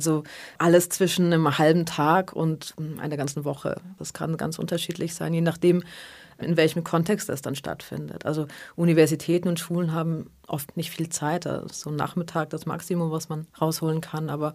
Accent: Germany; ich komme aus Deutschland, bin zu 50% Palästinenserin

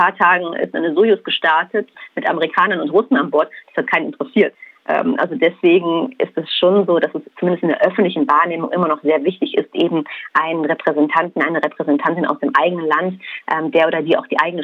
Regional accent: West Germany, Germany; Also ich bin ja in Westdeutschland aufgewachsen, das heißt, ich hatte jetzt als Kind zu der Sowjetunion jetzt keinen richtigen Bezug. Wir haben uns dann immer eher nach Westen orientiert, also mein Vater ist auch Engländer.

